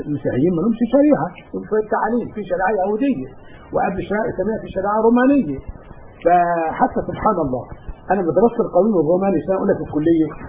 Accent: Egypt; واحنا مصريين كلنا

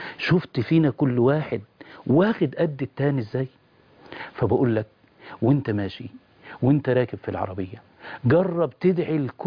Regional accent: Dikirnis, Dakahlia, Egypt; والله وما زلت أذكر في قريتي، إيه والله، قرية ديم الشلت ديكرنس داخل أهلية

